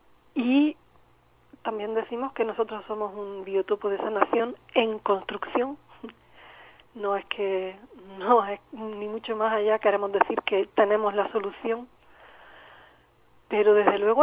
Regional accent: Spain; now in Portugal; el problema no sería como española vivir en Portugal

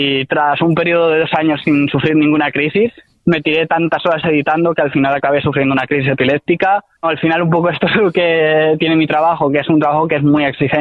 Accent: Almansa, Castilla-La Mancha, Spain; Como yo ya he mencionado antes, soy de Almansa.

